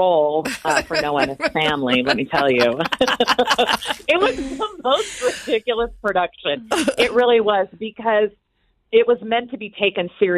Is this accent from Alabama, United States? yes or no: no; Lincoln, Nebraska, United States; I was raised in Lincoln, Nebraska, came out to college at Brigham Young University, like many people do.